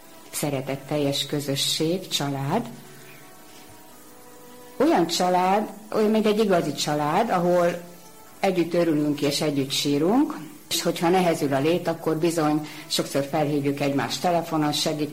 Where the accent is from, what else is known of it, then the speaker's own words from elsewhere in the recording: Budapest, Hungary; Budapestiként én már ismertem az országos Mária Rádiót, de legmerészebb álmaimban sem mertem gondolni, hogy egyszer majd édesanyám szülővárosában, itt Celldömölkön is lesz Mária Rádió